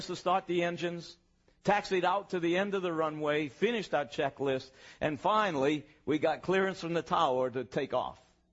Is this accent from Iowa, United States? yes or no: no; Louisiana, United States; When I was a little boy growing up in Louisiana, every summer we'd go out to the beach on the golf.